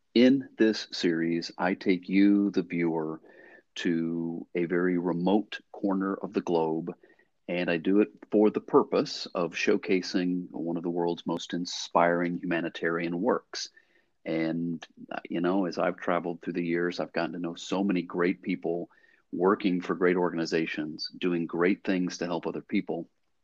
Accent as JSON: {"language": "English", "region": "Georgia", "country": "United States", "tie": "born or raised there", "said": "But I grew up in Georgia as a small town Georgia boy and would come to Atlanta and always remembered feeling like it was just this huge city."}